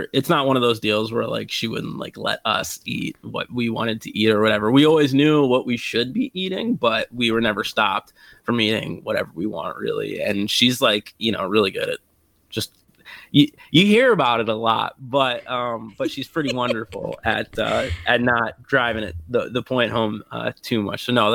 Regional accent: Rockville, Maryland, United States; Yeah, I'm from Rockville originally. I went to Wooten for high school. I went to University of Maryland. All my family's still here pretty much.

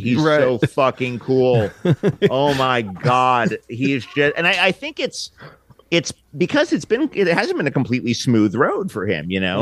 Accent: Manhattan, New York, United States; And I grew up in Manhattan, as you having trudged through my book, you know this.

